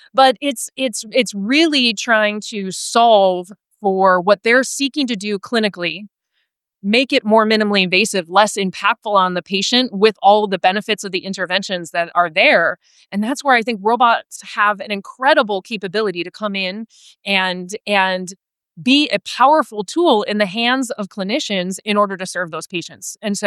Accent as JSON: {"language": "English", "region": "Midwest", "country": "United States", "said": "I come from the Midwest. There's a lot of really incredible companies in the Midwest that are in that space."}